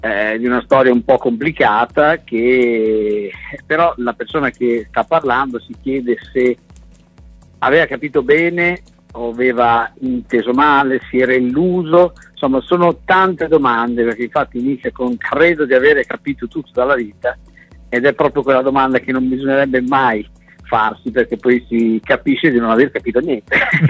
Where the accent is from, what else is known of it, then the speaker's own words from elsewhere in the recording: Emilia-Romagna, Italy; Io sono romagnolo e mi è venuto da scrivere questa canzone